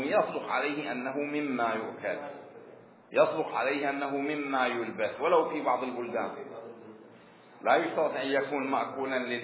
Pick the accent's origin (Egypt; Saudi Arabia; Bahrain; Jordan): Bahrain; عندنا في البحرين يسميه حيج،